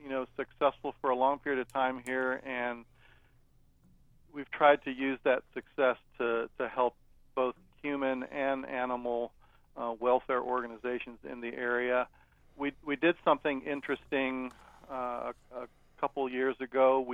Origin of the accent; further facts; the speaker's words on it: California, United States; I'm a Californian, born and raised, raised in San Fernando Valley.